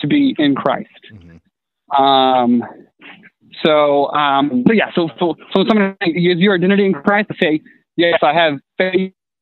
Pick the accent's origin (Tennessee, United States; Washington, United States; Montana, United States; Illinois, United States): Tennessee, United States; Yeah. So I grew up in East Tennessee.